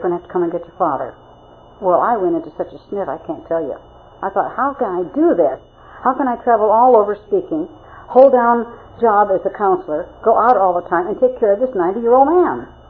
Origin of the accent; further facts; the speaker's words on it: Reno, Nevada, United States; as I got married, we used to go back to Reno, my hometown, to visit my mother and, quote, father